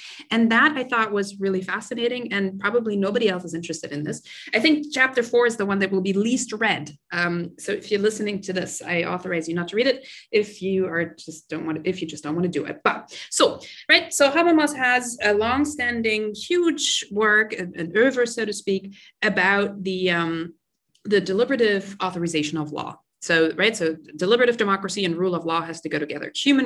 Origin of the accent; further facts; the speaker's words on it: Germany; English is a second language; I was raised in Germany, and he is a German in the end.